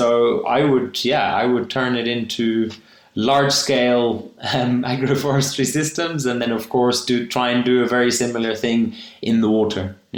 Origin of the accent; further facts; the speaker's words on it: Kenya; born there; since I was born in Kenya